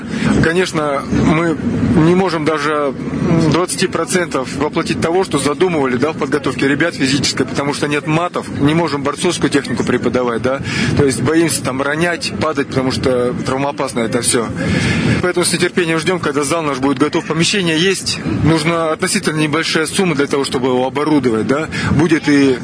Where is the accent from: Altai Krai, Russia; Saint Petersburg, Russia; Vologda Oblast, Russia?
Altai Krai, Russia; я с Алтая сам